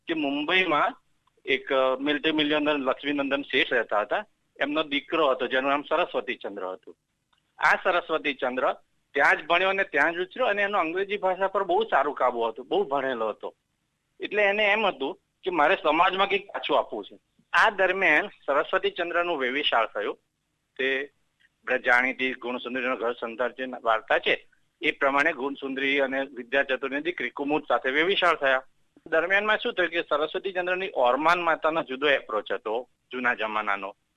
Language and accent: Gujarati; Nadiad, Gujarat, India; હું નડિયાદનો છું, નડિયાદના નાગર ફેમિલીમાં છું